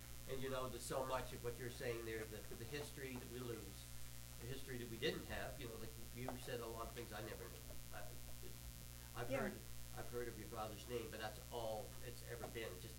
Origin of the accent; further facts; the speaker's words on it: Caledonia, Nova Scotia, Canada; And I remember growing up, I grew up in Caledonia